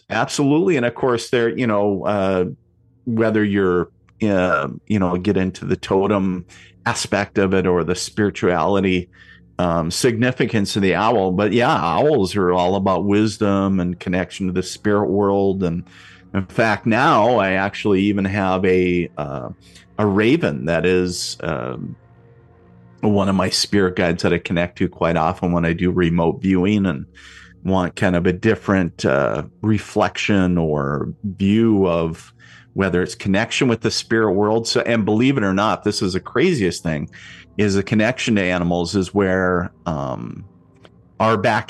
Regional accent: Minnesota, United States; So a little synopsis to paint the picture for everybody. I grew up on the Canadian border in northern Minnesota, little border town up there. And, just like I said, blue collar family, very salt of the earth, nothing crazy.

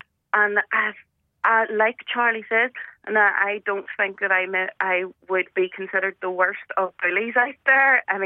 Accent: Belfast, Northern Ireland, United Kingdom; I'm from the Shore Road in Belfast, and I was called a Millie. I was teased for having a common accent.

